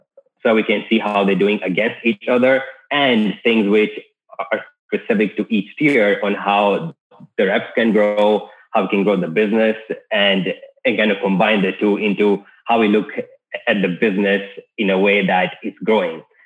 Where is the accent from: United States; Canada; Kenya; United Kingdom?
Kenya; And now Kenya is where I grew up until high school. I was born and raised in Kenya.